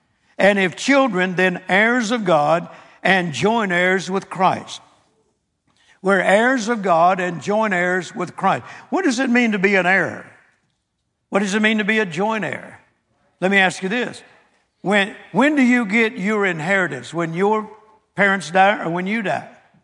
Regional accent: Vicksburg, Mississippi, United States; born there; See, I inherited that farm that I mentioned this morning where I was born in Vicksburg, Mississippi.

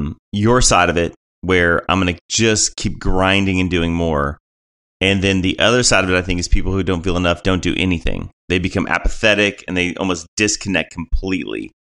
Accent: Illinois, United States; Like, I grew up in Illinois. We were talking, I now live in Southeast Tennessee, but I grew up essentially your neighbor in Illinois, Central Illinois.

